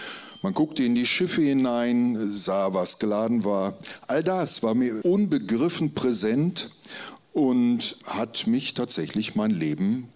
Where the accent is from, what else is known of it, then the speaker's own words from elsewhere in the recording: Ruhrort, North Rhine-Westphalia, Germany; Ich bin in Ruhrort groß geworden. Die ersten 10 Jahre meines Lebens habe ich in Ruhrort verbracht